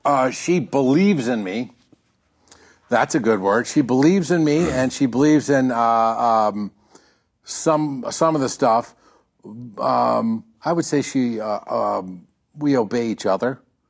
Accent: Madison, Wisconsin, United States; I grew up in Madison, Wisconsin.

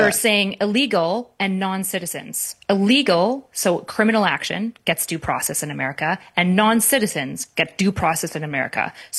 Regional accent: Canada; As a Canadian, If I get

